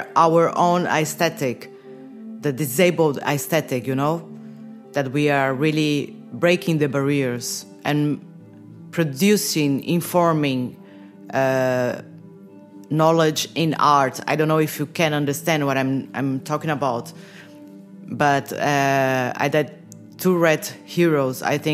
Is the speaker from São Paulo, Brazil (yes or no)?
yes; São Paulo, Brazil; English is a second language; from Brazil, from São Paulo.